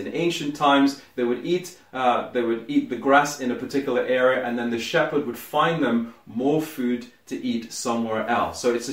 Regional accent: Guyana; I grew up in Guyana in South America, a third world country

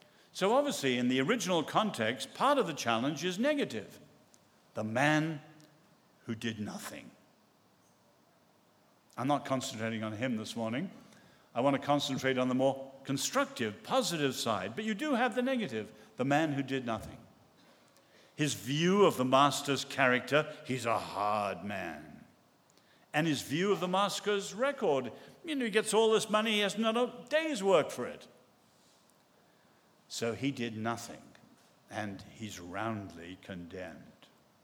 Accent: England, United Kingdom; also born or lived in United States; I'm English, as you can tell, but when I first went to live in America

